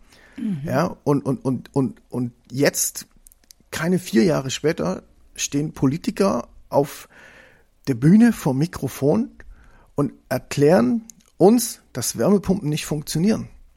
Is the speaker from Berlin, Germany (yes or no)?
no; Saxony, Germany; born there; und ich bin ja geboren in Sachsen